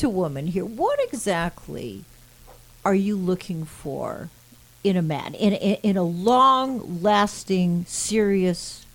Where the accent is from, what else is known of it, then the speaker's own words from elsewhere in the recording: Canada; now in New York, United States; I'm Canadian.